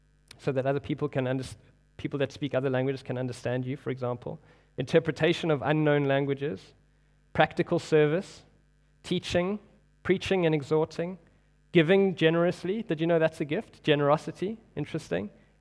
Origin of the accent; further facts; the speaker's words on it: South Africa; growing up in South Africa, you cannot avoid but watching rugby.